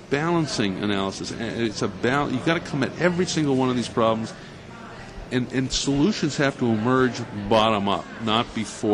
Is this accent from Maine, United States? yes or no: yes; Maine, United States; Well, but we're all from Maine.